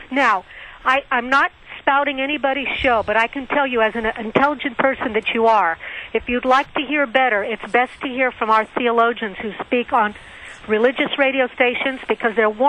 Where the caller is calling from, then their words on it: California, United States; I'm calling from the Bay Area.